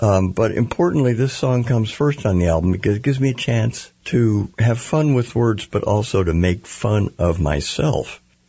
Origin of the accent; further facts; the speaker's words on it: New England, United States; now in California, United States; I grew up in New England. I've been here for long enough that I know the New Englander's always in me, but I'm a Californian.